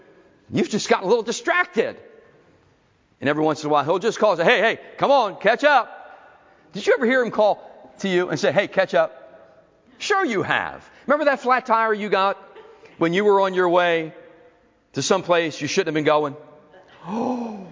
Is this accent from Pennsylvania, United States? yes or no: yes; Philadelphia, Pennsylvania, United States; I remember when I was a kid, I grew up in South Philly. And so a lot of my childhood days was walking. You know, everybody lived close to each other.